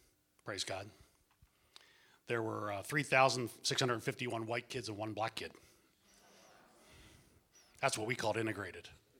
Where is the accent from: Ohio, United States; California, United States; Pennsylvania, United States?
Pennsylvania, United States; Philadelphia; born there; I was born in 1958 in Philadelphia, Pennsylvania.